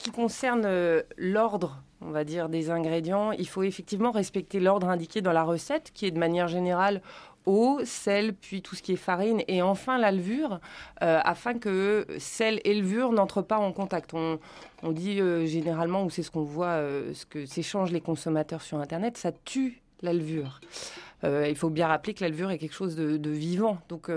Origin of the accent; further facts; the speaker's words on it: France; comme je suis française